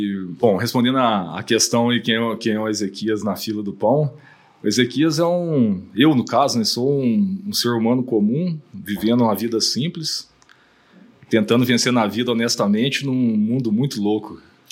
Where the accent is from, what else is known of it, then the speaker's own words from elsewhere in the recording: Três Corações, Minas Gerais, Brazil; Eu nasci em Três Corações, né? Nasci em Três Corações, no sul de Minas. Eu vivi 26 anos da minha vida no campo. Passei toda a minha juventude na roça, como diz lá no sul de Minas, né? Meus pais sempre trabalharam de fazenda em fazenda, assim.